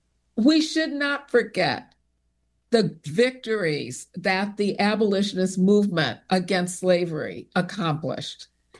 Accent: Chicago, Illinois, United States; because I grew up in Chicago in a very diverse community, Hyde Park Kenwood, on the south side of Chicago.

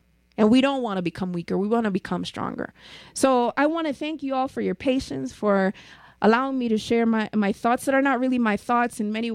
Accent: South Bronx, New York, United States; born there; I was born in the poorest congressional district in the United States. I was born in the South Bronx.

